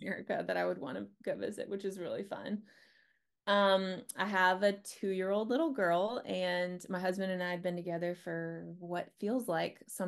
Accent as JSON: {"language": "English", "region": "the South", "country": "United States", "tie": "born or raised there", "said": "Hello, everybody. I grew up in the South. I have 5 brothers and sisters."}